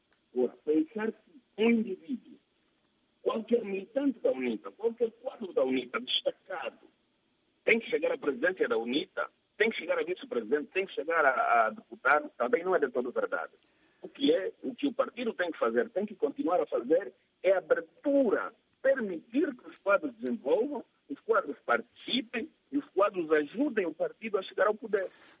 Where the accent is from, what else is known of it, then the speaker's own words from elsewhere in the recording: Angola; O que nós precisamos, como angolanos, é conversar cada vez mais.